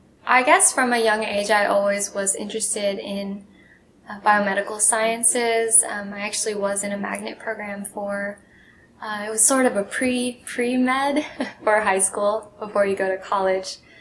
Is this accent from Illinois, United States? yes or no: no; Florida, United States; also born or lived in Austin, Texas; So at some point after I was born in Austin, Texas, I moved to Florida. And so I did my high school in Florida.